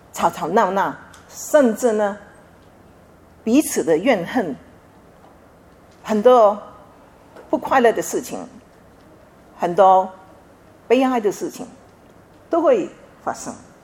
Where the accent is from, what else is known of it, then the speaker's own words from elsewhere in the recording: China; 我们中国人有一句话说，家和万事兴。